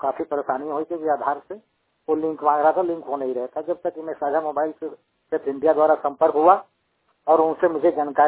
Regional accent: Jharkhand, India; मैं झारखंड के पलामू डिस्ट्रिक्ट का निवासी हूँ।

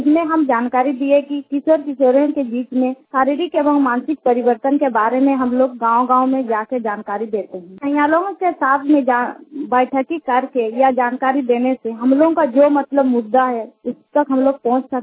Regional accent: Tumung, Jharkhand, India; मेरा गांव है तुमुंग, पंचायत है तुमुंग।

